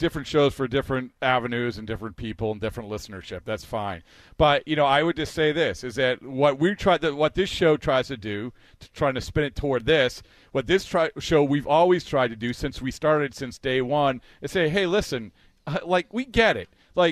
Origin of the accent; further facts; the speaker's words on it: East of England, United Kingdom; In Essex, my hometown.